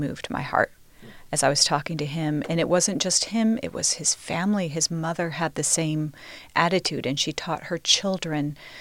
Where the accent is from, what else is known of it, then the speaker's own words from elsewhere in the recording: United States; in a depth that I hadn't heard as a Christian myself growing up in the United States